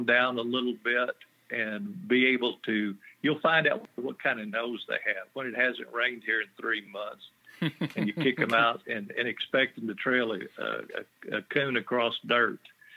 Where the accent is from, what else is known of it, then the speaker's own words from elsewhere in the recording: Texas, United States; Well, I was raised in South Texas, about 50 miles southwest of San Antonio. But I live in the hill country and have since 1985.